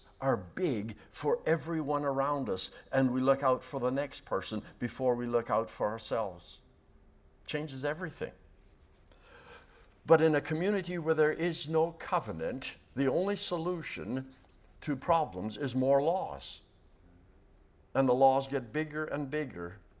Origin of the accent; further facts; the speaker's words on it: Chicago, Illinois, United States; I come from Chicago, which is a very sick city.